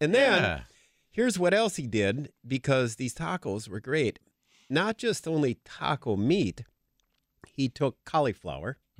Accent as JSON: {"language": "English", "town": "Green Bay", "region": "Wisconsin", "country": "United States", "tie": "born or raised there", "said": "If you like broasted chicken, and when I grew up in Green Bay, everybody went to Kroll's."}